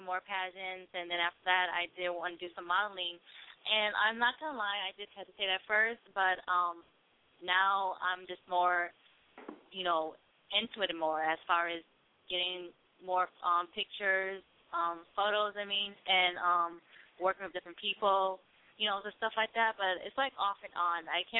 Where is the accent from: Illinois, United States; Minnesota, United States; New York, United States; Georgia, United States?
Illinois, United States; Chicago; Okay, well, basically, I was raised in Chicago, mostly in the suburbs.